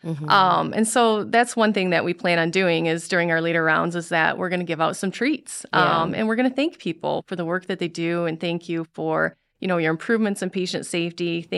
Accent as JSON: {"language": "English", "town": "Alpena", "region": "Michigan", "country": "United States", "said": "Well, I love the Speak Up Award, and I'm from Alpena, so I'm very grateful that Alpena won."}